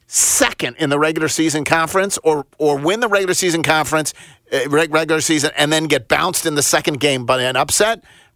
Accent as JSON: {"language": "English", "town": "Buffalo", "region": "New York", "country": "United States", "tie": "born or raised there", "said": "Maybe it's the other part of growing up in Buffalo."}